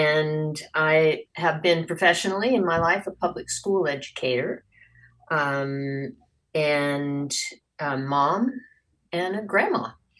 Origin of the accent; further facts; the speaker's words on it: Vashon, Washington, United States; Well, to begin with, I grew up on Vashon. Went to 6th, 7th, and 8th grade, Vashon Elementary School.